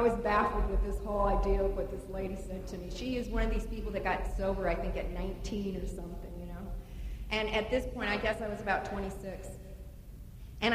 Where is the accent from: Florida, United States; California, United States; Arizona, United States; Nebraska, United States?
Florida, United States; Miami; also born or lived in Montreal, Canada; I was born in Montreal. I grew up in Miami. An only child of a rowdy Irish mother and a fun-loving French-Canadian father